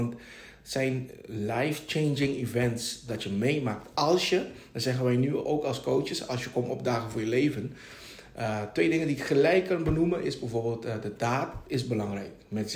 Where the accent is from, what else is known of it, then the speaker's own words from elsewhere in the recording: Curaçao; moved away as an adult; now in Netherlands; 40 jaar inmiddels, toen, vorig jaar 39. Dochtertje van 9, ze woont op Curaçao, ik ben van Curaçao. En ik ben hier gekomen april vorig jaar om hier carrière te bouwen weer.